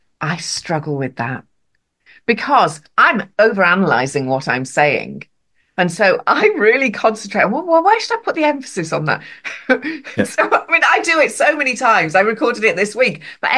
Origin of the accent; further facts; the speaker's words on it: North West England, United Kingdom; accent: Northwest; Got a father from Liverpool and a mother from Ireland. My accent should be all over the place.